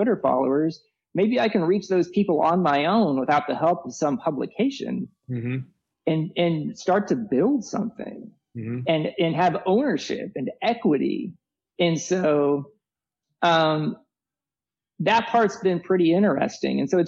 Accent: Kansas City, Kansas, United States; So I got to Princeton. I'm from Kansas City. I grew up lower middle class on the Kansas side

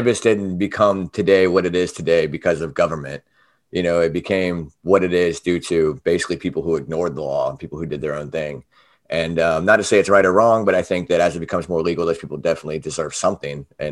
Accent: Charleston, South Carolina, United States; they were like, so where are you from, man? It's Charleston, South Carolina.

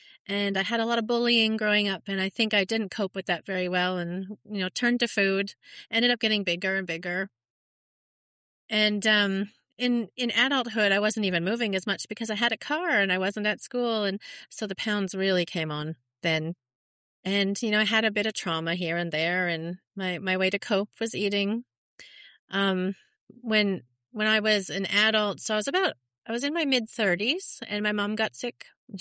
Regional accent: Canada; now in Australia; I'm living in Australia at the moment. I'm Canadian

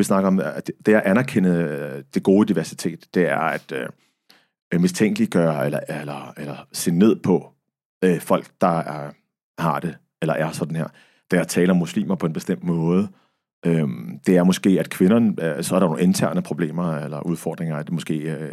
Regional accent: Middelfart, Region of Southern Denmark, Denmark; jeg voksede op i Middelfart på Fyn, hvor at vi var de eneste araber, ikke bare på vejen, men i hele byen på det tidspunkt.

